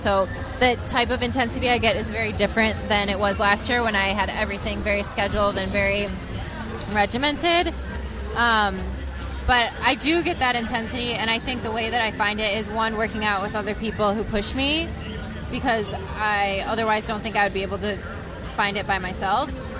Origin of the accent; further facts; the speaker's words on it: Michigan, United States; Well, I grew up skiing in Michigan, so there's a lot of small hills